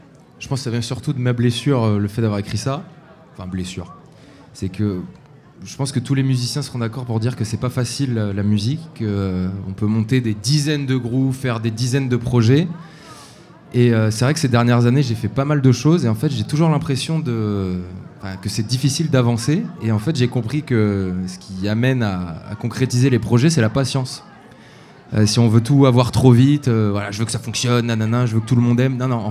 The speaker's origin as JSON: {"language": "French", "town": "Tulle", "region": "Nouvelle-Aquitaine", "country": "France", "tie": "born or raised there", "said": "Oula, c'est un peu compliqué, mais moi j'ai grandi à Tulle, en Corrèze."}